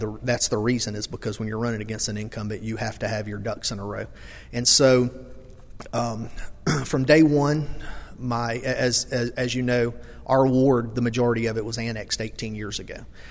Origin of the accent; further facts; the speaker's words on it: Ocean Springs, Mississippi, United States; I was born and raised in Ocean Springs. I've been connected to Biloxi my whole life. I've lived over here since I was about 18 years old.